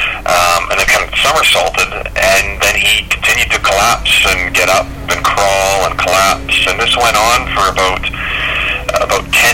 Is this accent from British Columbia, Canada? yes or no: yes; British Columbia, Canada; the rowing events were held on the Vedder Canal, where I grew up, on a farm on Sumas Prairie.